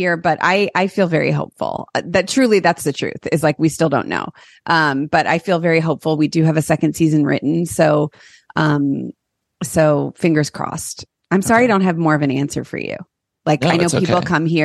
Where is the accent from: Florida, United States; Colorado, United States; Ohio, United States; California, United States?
Ohio, United States; Chagrin Falls; I'm from like Chagrin Falls area.